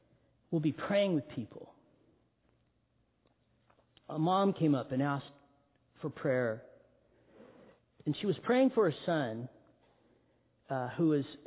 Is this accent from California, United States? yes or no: yes; Big Bear, California, United States; up in Big Bear, where I was born and raised. I'm a hick from Big Bear. I can say hick because I'm one. I'm a country boy. Grew up in the mountains.